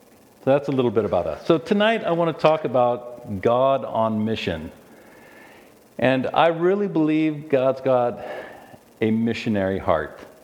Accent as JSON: {"language": "English", "region": "California", "country": "United States", "moved": "as an adult", "lives_now": "Russia", "said": "And I come from California and studied at San Diego State University. I studied business, and I joined the organization that we work for, which is called Novo, in 1988. Some of you were not born. I moved to Russia in the year 1991."}